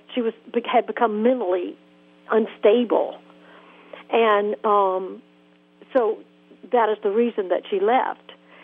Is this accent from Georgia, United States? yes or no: yes; Georgia, United States; When I was growing up in South Georgia, I was very, very lucky to have this wonderful mother